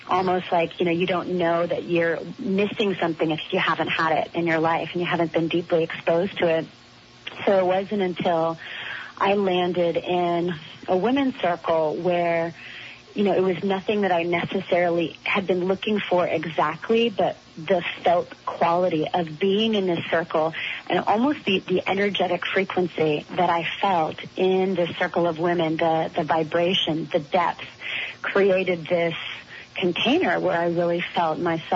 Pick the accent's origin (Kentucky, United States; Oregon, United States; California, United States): California, United States; I was raised here in California and grew up with loving parents, but in a pretty masculine environment.